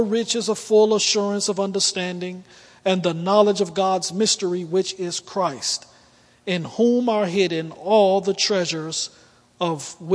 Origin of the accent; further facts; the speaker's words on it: Detroit, Michigan, United States; I grew up in Detroit, and my life was typical of what you see with so many young African-American men growing up in the city of Detroit.